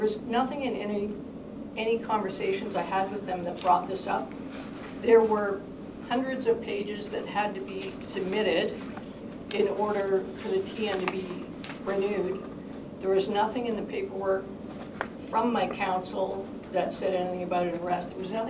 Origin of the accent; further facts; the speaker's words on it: Canada; now in United States; And I'm a Canadian citizen, so I need this documentation to work here.